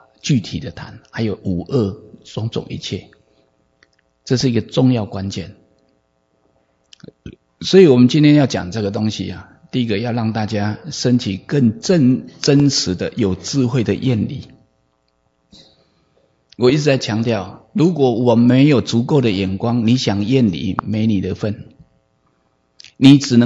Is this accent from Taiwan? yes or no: yes; Taiwan; 因为我知道我家在台湾，因为我从台湾来的，